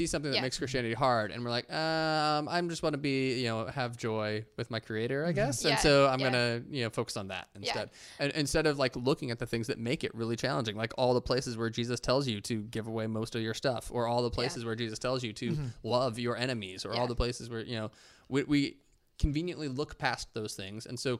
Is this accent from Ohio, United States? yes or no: yes; Kettering, Ohio, United States; Where am I from? Kettering, Dayton.